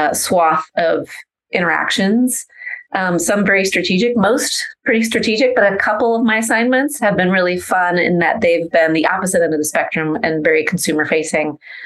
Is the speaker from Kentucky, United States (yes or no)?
no; Seattle, Washington, United States; now in Portland, United States; I'm originally from Seattle, a Pacific Northwest local.